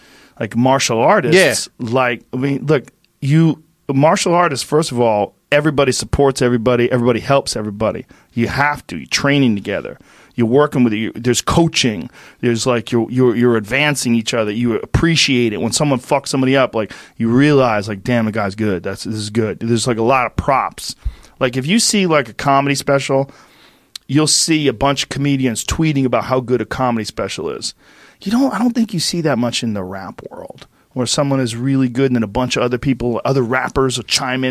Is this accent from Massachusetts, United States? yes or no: yes; Boston, Massachusetts, United States; I grew up in Boston.